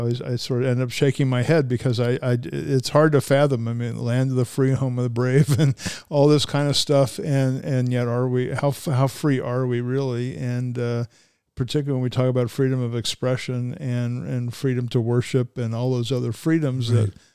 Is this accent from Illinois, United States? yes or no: no; Cincinnati, Ohio, United States; I grew up in Cincinnati, which is part of Hamilton County, which historically is a very Republican area